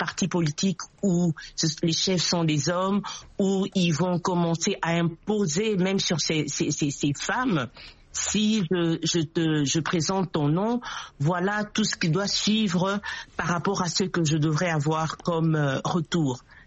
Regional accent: DR Congo; Je donnerai par exemple, chez nous en RDC

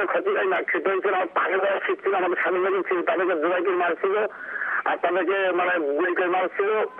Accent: Satkhira, Khulna Division, Bangladesh; আমার বাড়ি কামার বাসা সাতক্ষীরা সদর থানা।

